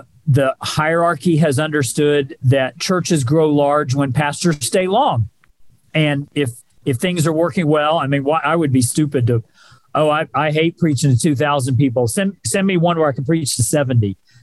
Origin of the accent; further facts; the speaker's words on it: Texas, United States; Yeah, I grew up in Texas, and I did not grow up in church at all, and got saved pretty dramatically when I was 17, and then went to college in New Jersey.